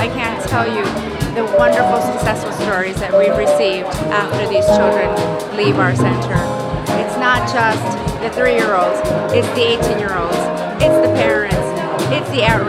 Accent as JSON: {"language": "English", "country": "Ecuador", "said": "I am from Ecuador, and we have an earthquake that we just endured"}